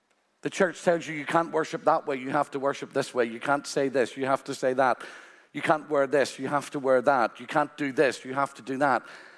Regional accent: Ireland; No, I'm Irish, but I'm a redeemed man who loves to dance

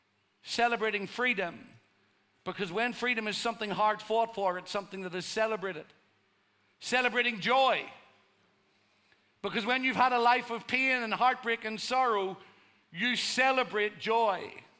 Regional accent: Northern Ireland, United Kingdom; accent: Irish; just because I was from Northern Ireland, just because I had an Irish accent.

